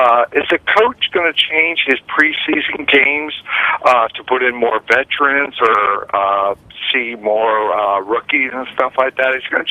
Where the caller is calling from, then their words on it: Lakeland, Florida, United States; I'm Lakeland, Florida.